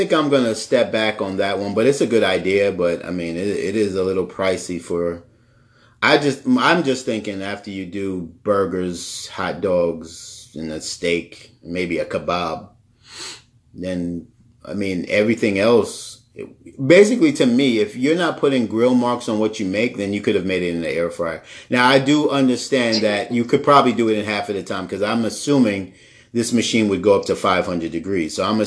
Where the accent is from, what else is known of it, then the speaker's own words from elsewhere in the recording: New York, United States; listen, I'm from New York. I've never had, my mom had a little charcoal grill in our backyard.